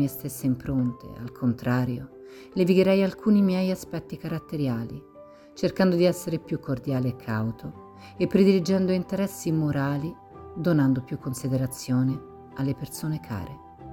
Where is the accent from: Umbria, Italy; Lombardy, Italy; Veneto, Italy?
Veneto, Italy; Venice; born there; Sono nato a Venezia il 10 settembre del 1941.